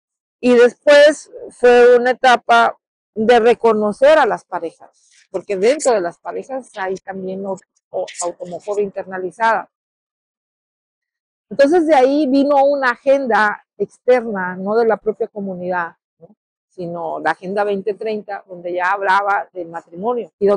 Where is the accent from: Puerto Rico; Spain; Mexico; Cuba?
Mexico; Tijuana, Baja California; ahorita los que somos de Tijuana somos una especie rara.